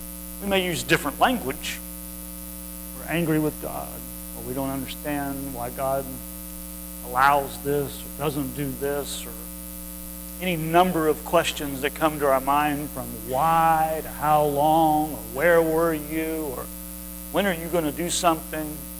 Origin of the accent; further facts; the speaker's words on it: Virginia, United States; because I grew up in Virginia. We don't have a football team in Virginia